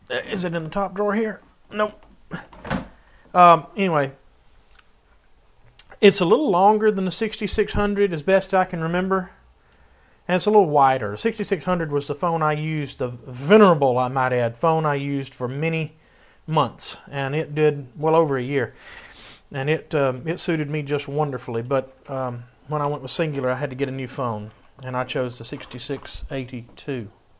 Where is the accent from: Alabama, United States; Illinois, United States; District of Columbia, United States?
Alabama, United States; Hoover; accent: southern; Mr. Mosen loves my southern accent. … from Hoover, Alabama.